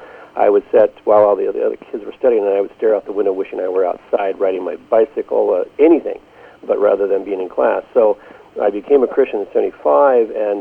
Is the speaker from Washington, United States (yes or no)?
yes; Longview, Washington, United States; Actually, I grew up in Longview, Washington.